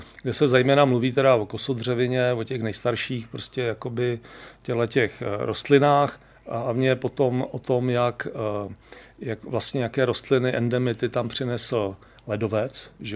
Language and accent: Czech; Prague, Czechia; Ne, já jsem z Prahy, ale Krkonoše znám, protože tam máme tam chalupu.